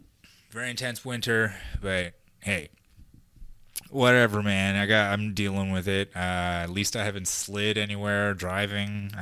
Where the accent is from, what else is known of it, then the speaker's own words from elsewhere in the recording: Hollywood, California, United States; Like, I'm a kid from Hollywood